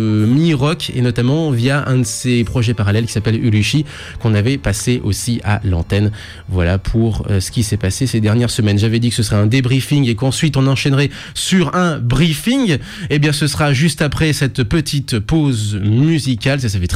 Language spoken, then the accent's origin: French; Lyon, Auvergne-Rhône-Alpes, France; mais en encore plus éparpillé que chez nous à Lyon.